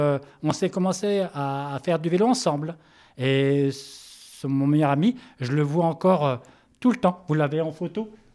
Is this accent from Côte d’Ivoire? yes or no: no; Hauts-de-France, France; also born or lived in Corbeil-Essonnes